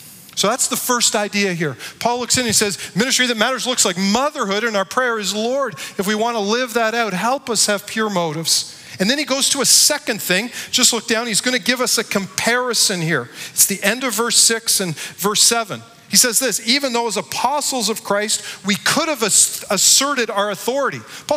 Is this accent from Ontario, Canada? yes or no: yes; Barrie, Ontario, Canada; I grew up in Barrie, Ontario. Then I went to Chicago to go to Moody Bible Institute.